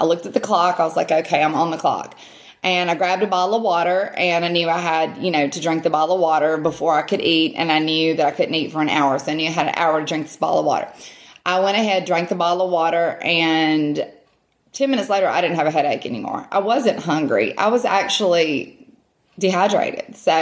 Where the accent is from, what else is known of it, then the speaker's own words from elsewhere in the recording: Mississippi, United States; I'm from Mississippi, for those of you who don't already know me.